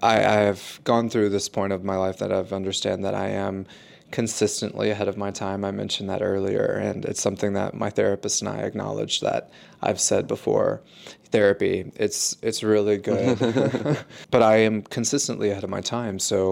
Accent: College Station, Texas, United States; Like College Station, Bryan okay. area.

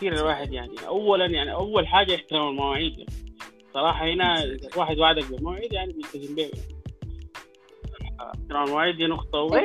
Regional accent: Sudan; فاحنا كسودانيين فيها عشان الجامعه ما فيها انجينيرنج

